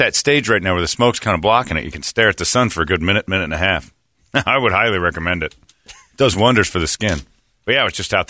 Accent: United States; as an American citizen growing up in white neighborhoods and stuff

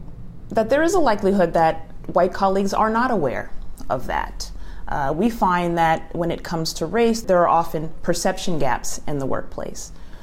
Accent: Los Angeles, California, United States; and I'm from Los Angeles.

